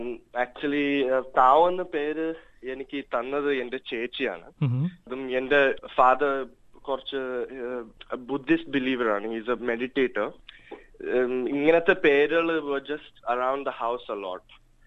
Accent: Gujarat, India; born there; Malayalam is a second language; And ഞാനും എൻ്റെ ചേച്ചി we both born in Gujarat.

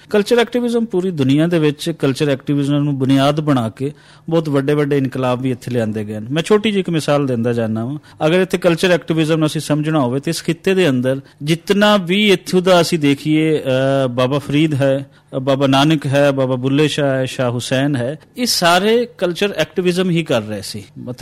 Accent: Minchinabad, Punjab, Pakistan; ਮੈਂ ਜੰਮਿਆ ਜਾਇਆ ਤੇ ਤਹਿਸੀਲ ਹੈ ਮਿੰਚਨਾਬਾਦ, ਉਹਦੇ ਨਾਲ ਪਿੰਡ ਹੈ ਮੇਰਾ, ਔਰ ਡਿਸਟ੍ਰਿਕਟ ਹੈ ਸਾਡਾ ਬਹਾਵਲ ਨਗਰ

